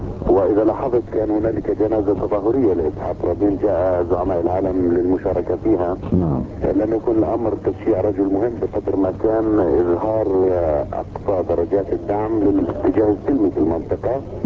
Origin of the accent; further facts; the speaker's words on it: Palestine; بالنسبة لنا نحن كفلسطينيين ننظر للأمر بنظرة شمولية أكثر